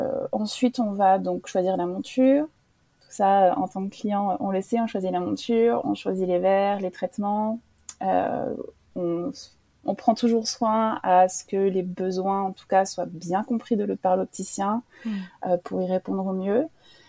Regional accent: Reims, Grand Est, France; born there; j'avais décidé de le faire dans ma ville natale, parce que je suis née à Reims.

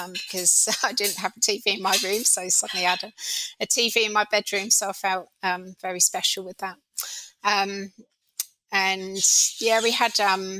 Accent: Southampton, South East England, United Kingdom; moved away as an adult; now in Australia; I grew up in Southampton in the UK. That's famous for being where the Titanic sailed from.

